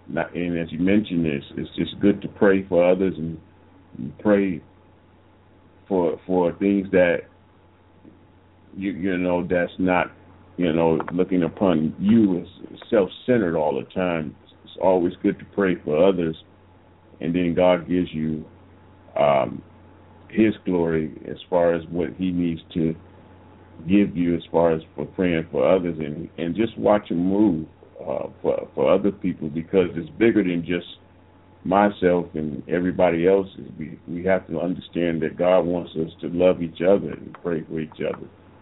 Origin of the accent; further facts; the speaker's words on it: Cleveland, Ohio, United States; And I'm from Cleveland, Ohio.